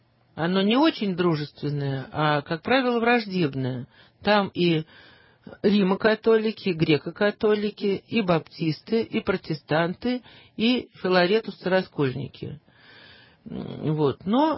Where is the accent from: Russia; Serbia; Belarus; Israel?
Russia; Moscow; Это не потому, что я из Москвы.